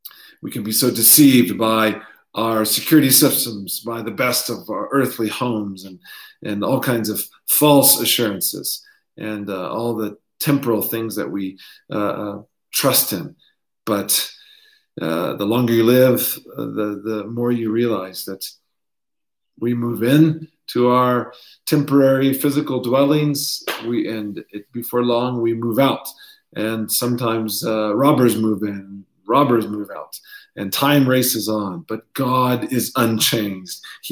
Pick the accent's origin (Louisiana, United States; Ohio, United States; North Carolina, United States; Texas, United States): Texas, United States; Katy; now in South Africa; the home I grew up in Katy, Texas, outside of Houston